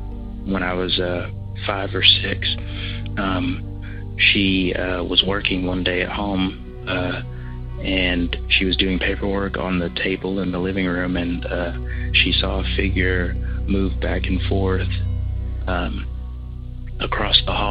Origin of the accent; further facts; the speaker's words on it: Georgia, United States; I'm from Georgia.